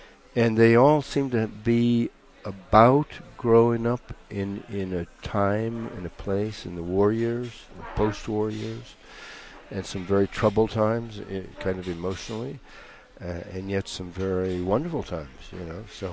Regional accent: Ohio, United States; born there; I was born in Ohio.

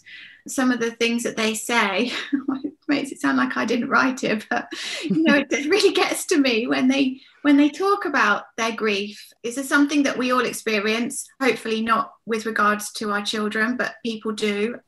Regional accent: Peterborough, East of England, United Kingdom; I'm from Peterborough, so that landscape's very familiar.

